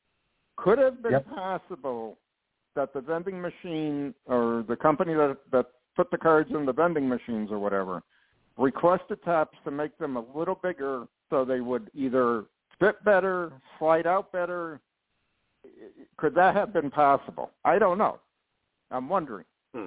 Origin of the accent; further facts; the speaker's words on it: North Branford, Connecticut, United States; I grew up in Connecticut, North Branford, Connecticut.